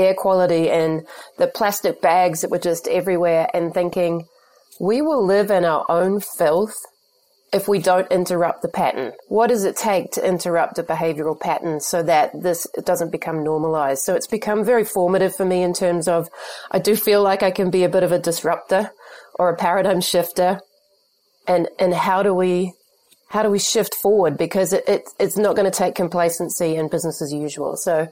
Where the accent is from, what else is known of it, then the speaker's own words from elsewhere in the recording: New Zealand; as a New Zealander, we're very connected to the rural community more than many other societies.